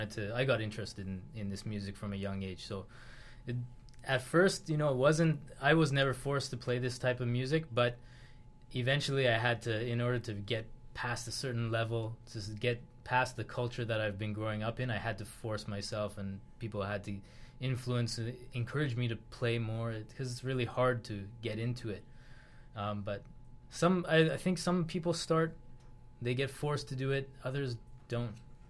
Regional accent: Canada; I grew up in Canada. These guys are all from Iran, but I grew up here, and my dad's side of the family is all Canadian

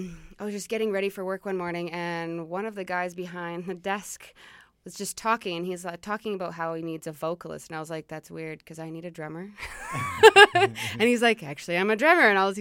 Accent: British Columbia, Canada; Well, I'm actually from Vancouver Island, and I came here about 2009.

